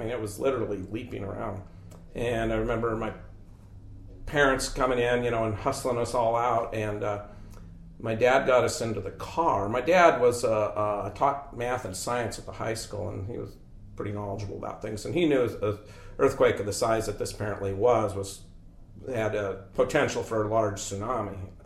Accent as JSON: {"language": "English", "town": "Cordova", "region": "Alaska", "country": "United States", "tie": "born or raised there", "said": "I was born in Cordova in 1960, and the earthquake was in 64. Cordova was, I believe, the closest town to the epicenter of the earthquake that there was in Alaska, anyway."}